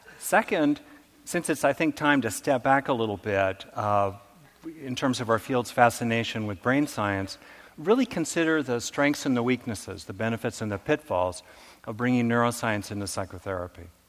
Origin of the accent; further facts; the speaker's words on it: California, United States; Not just because I'm from California.